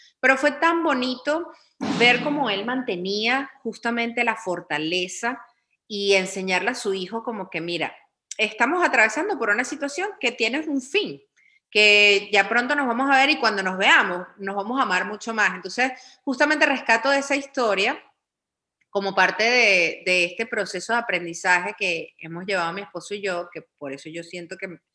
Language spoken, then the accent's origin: Spanish; Venezuela; es horrible, horrible como venezolano lo que uno ha tenido que hacer